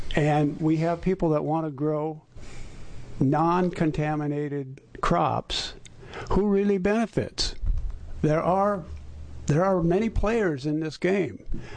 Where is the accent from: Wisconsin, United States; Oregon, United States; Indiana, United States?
Oregon, United States; Rogue River; I'm from Rogue River in Jackson County.